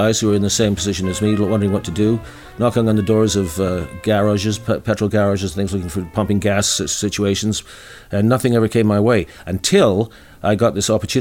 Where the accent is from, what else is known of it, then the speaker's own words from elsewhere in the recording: Victoria, British Columbia, Canada; born there; Well, I was born in Victoria, in British Columbia, on Vancouver Island. So I was born on an island in the Pacific. I was one of three children in the household.